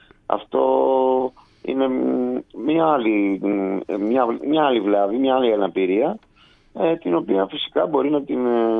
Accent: Greece; και εμείς οι υπόλοιποι είμαστε από την Ελλάδα.

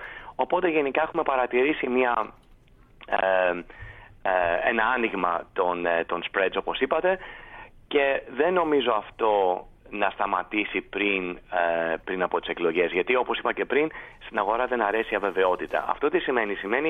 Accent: Greece; σαν Έλληνας που ζούσα στο εξωτερικό έπρεπε να υπερασπίσω τη χώρα μου πριν από 10-15 χρόνια

